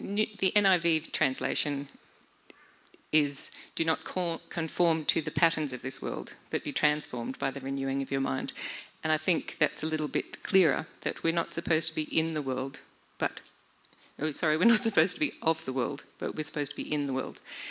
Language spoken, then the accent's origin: English; Australia; moved away as an adult; now in Germany; I'm from Australia. I moved here in January.